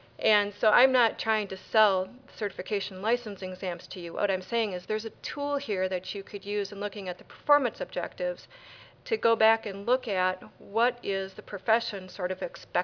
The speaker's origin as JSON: {"language": "English", "region": "Wisconsin", "country": "United States", "said": "I'm from Wisconsin."}